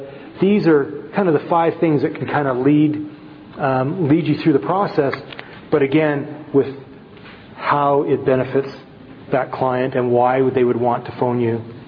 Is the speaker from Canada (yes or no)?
yes; Canada; accent: Canadian; You probably had a bit more of a feel to how I sounded and my Canadian accent and that before actually meeting me face to face.